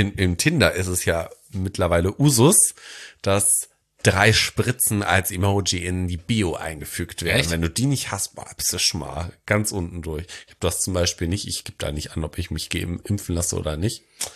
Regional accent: Detmold, North Rhine-Westphalia, Germany; Oder auch meine Stadt, wo ich groß geworden bin als Jugendlicher.

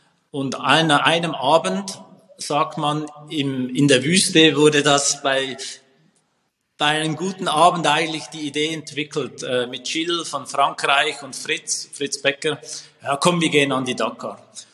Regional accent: Switzerland; für mich als Schweizer noch relevant.

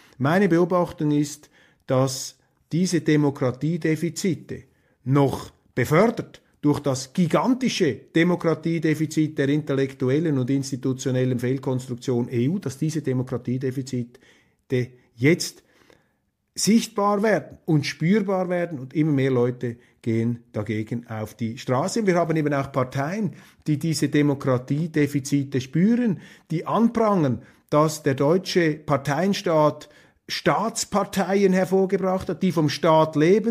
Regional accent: Switzerland; Und ich würde als Schweizer hinzufügen

